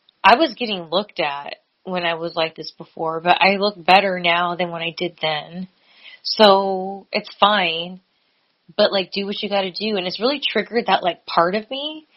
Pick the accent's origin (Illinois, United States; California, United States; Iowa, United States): California, United States; from Cali.